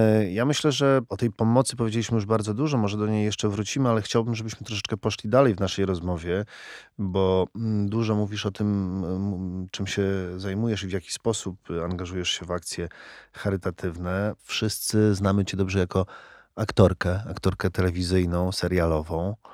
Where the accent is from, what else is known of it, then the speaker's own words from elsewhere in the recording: Warsaw, Masovian Voivodeship, Poland; i znowu daliśmy radę jako Polacy, jako warszawiacy i warszawianki.